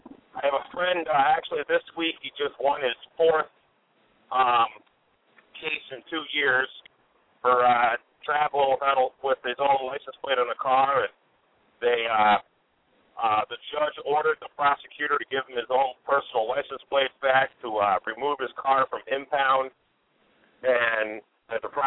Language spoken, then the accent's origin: English; Massachusetts, United States; You know, we're from Massachusetts.